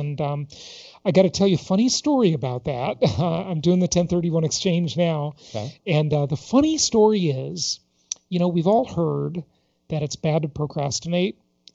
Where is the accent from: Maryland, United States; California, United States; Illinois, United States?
California, United States; Los Angeles; I grew up poor in Los Angeles, didn't like being poor.